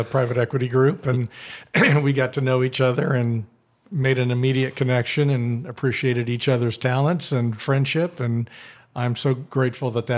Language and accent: English; Wichita, Kansas, United States; I grew up here in Wichita, Kansas.